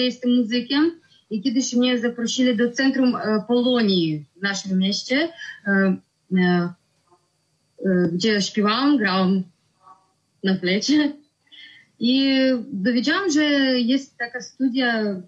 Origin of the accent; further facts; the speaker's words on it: Kazakhstan; now in Słubice, Poland; pochodzę z Kazachstanu. Przyjechałam do Polski, do Słubic w 2014 2014 roku.